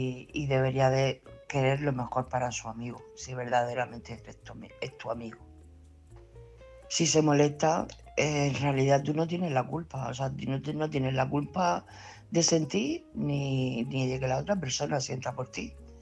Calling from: Murcia, Region of Murcia, Spain; de Murcia.

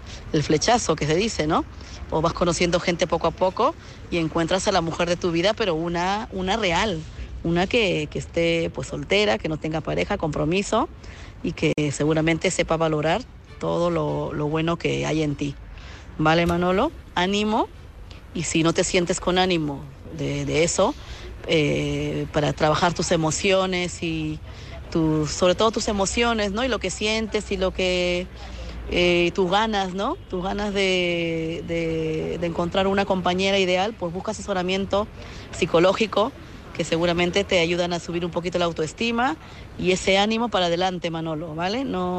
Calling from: Madrid, Community of Madrid, Spain; de Madrid.

